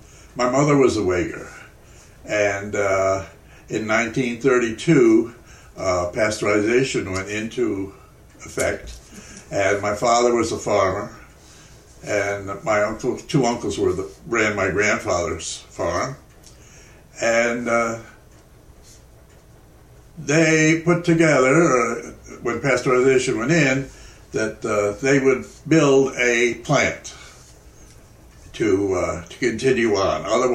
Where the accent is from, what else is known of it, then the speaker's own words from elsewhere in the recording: Brunswick, United States; Right here in Brunswick, about a mile from where we are right now.